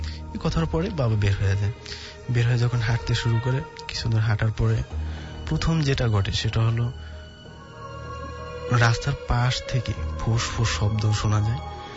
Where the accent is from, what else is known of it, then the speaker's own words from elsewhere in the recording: Muladi, Barisal Division, Bangladesh; আমাদের বাড়িটা জাস্ট এমন একটা প্লেস যে বরিশালের মুলাদিতে এবং টুমচর গ্রামে, আমাদের গ্রামের নাম টুমচর এবং বাড়িটার শরীয়তপুরের পার্শ্ববর্তী জায়গায় এবং সীমান্তবর্তী জায়গায়।